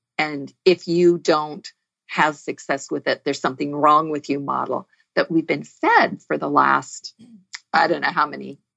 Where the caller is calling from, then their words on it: California, United States; I am. I'm on the Central Coast. So, beautiful, temperate day.